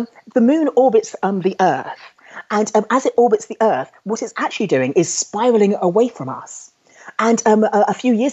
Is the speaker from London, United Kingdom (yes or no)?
yes; London, United Kingdom; I was brought up in London. So in a big city, you don't see many stars or other things, but you can see the moon.